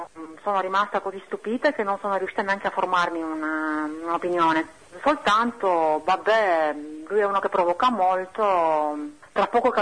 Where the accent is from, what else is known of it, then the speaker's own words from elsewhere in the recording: Romania; non tanto perché sono rumena